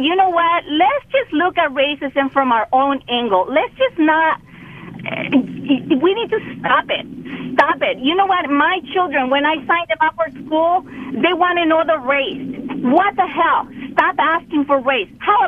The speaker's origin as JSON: {"language": "English", "country": "El Salvador", "second_language": "English", "moved": "as an adult", "lives_now": "United States", "said": "Because I am Hispanic. I'm an immigrant from El Salvador. I came to this country with great education from El Salvador and no English."}